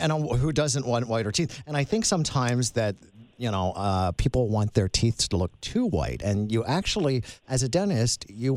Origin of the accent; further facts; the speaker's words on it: York, Pennsylvania, United States; I'm from York, Pennsylvania, so we could never make up our minds whether we were Steelers or Eagles.